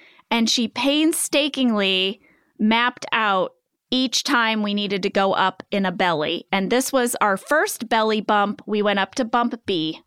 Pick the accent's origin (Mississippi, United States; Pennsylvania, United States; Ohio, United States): Pennsylvania, United States; I was born and raised in Northeast Pennsylvania.